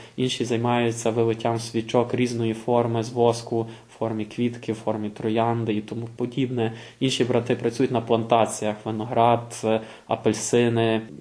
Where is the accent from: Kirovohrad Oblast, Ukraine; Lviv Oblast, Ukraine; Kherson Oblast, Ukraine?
Lviv Oblast, Ukraine; Lviv; Ми Україна. О, Україна, Київ, Харків. Мені Львів.